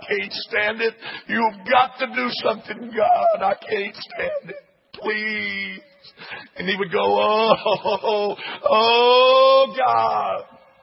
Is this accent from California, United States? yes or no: no; Gina, Louisiana, United States; yeah, I'm from Louisiana, I'm from Gina, Louisiana.